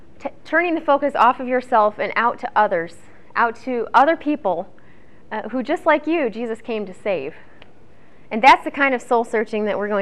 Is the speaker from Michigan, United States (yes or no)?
yes; Michigan, United States; when I go back to my hometown in Michigan, and when I come back to Olivet, I am reminded of how much I am an extreme introvert